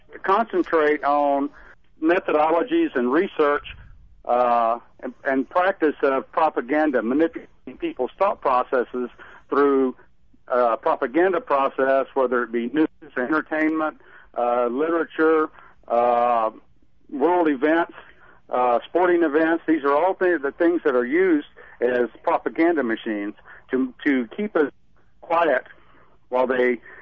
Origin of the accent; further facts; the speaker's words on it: Houston, Texas, United States; I'm from Northeast Houston, which is one of those inner city areas which you're speaking of.